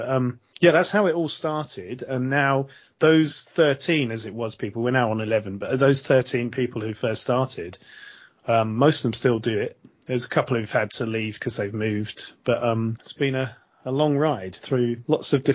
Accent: Southampton, South East England, United Kingdom; Well, I mean, you know, if you grow up in the city, you don't really have a choice, do you? So I'm from Southampton, and I used to go to the Dale, obviously at St Mary's now.

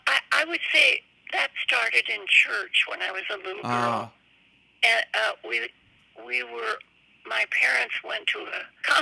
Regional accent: Omaha, Nebraska, United States; now in Los Angeles, United States; Omaha, Nebraska.

